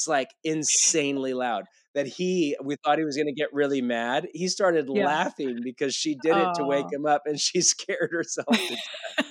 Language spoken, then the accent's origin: English; California, United States; And I knew I'm from California, and I'd always kind of dreamed of, whenever my time was done pastoring in Bridgetown, of coming back here eventually for the second half.